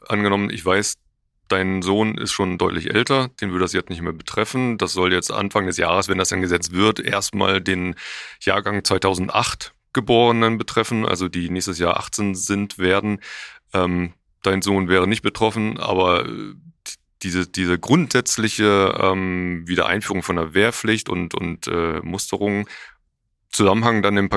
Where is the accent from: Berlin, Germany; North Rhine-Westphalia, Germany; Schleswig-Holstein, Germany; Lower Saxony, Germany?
Lower Saxony, Germany; Ich bin in der Lüneburger Heide aufgewachsen.